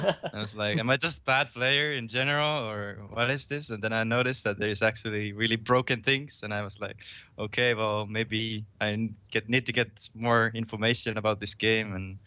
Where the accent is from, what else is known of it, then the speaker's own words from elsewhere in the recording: Helsinki, Uusimaa, Finland; English is a second language; I was born in Finland, the capital city, Helsinki.